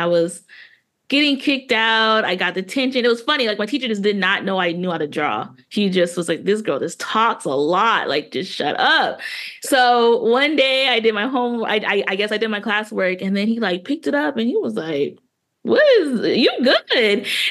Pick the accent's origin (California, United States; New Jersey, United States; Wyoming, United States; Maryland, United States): California, United States; Pomona; I am from Pomona, California.